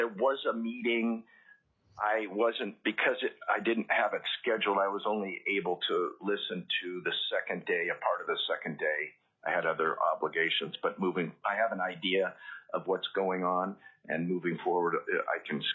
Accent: Fairbanks, Alaska, United States; I have lived in Alaska since my parents brought me up in September of 1959. I grew up in Fairbanks, where I graduated from high school

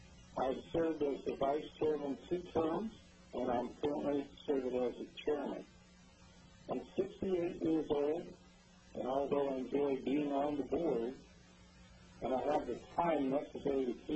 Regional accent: Wyoming, United States; I was raised in Wyoming and I attended the university there in Laramie

